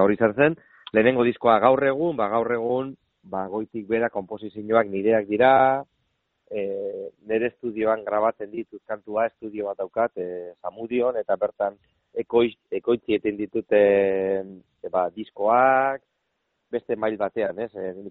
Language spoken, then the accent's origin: Basque; Portugalete, Basque Country, Spain; ni Portugaletetik nator, da, garai hortan herri erdalduna zan, aita gorlistarra